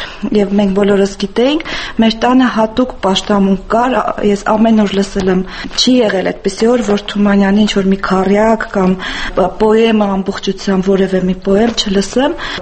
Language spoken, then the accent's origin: Armenian; Stepanavan, Lori, Armenia; Ես ծնվել եմ Ստեփանավանում և իմ ամբողջ մանկությունը անցել է թումանյանական մթնոլորտում